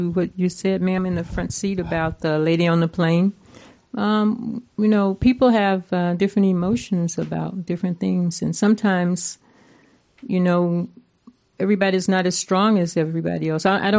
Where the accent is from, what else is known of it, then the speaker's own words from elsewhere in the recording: the South, United States; actually growing up in the South for me, you know, as I said, in the 50s